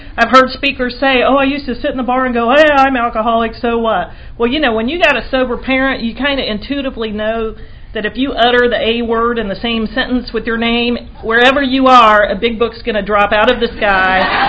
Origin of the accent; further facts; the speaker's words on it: Oxford, Ohio, United States; I grew up in Oxford, Ohio.